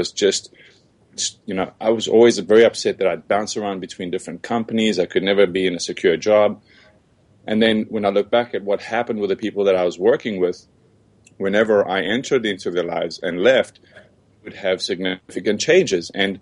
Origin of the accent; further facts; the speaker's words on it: South Africa; moved away as an adult; I was born and raised in South Africa. I've been here for about 14 years. Arrived when I was 24.